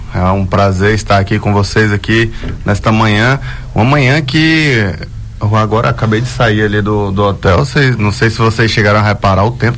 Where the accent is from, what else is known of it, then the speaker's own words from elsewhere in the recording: Brasília, Federal District, Brazil; Eu sou de Brasília, DF.